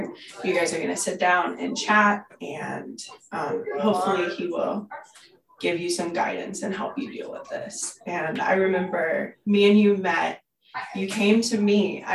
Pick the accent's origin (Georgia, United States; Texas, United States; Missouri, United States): Missouri, United States; Holden; I'm originally from Holden, Missouri, but I attend the congregation in Oak Grove, Missouri, which my mother is a pastor of.